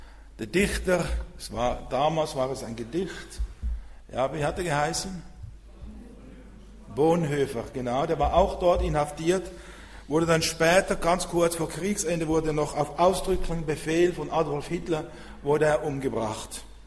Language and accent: German; Switzerland; ich habe immer meinen Slang mit dabei. Ich komme aus der Schweiz, kann das nicht verleugnen. So bin ich in Deutschland unterwegs